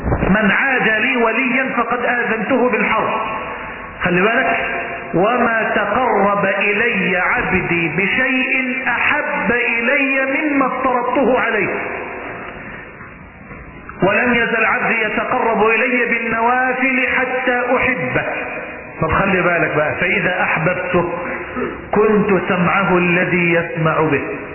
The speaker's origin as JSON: {"language": "Arabic", "town": "Mansoura", "region": "Dakahlia", "country": "Egypt"}